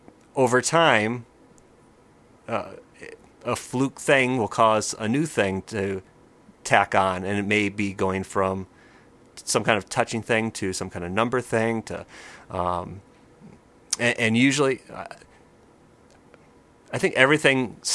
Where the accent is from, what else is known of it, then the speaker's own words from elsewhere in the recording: Bay City, Michigan, United States; I grew up in Bay City, Michigan. right in the middle of the state.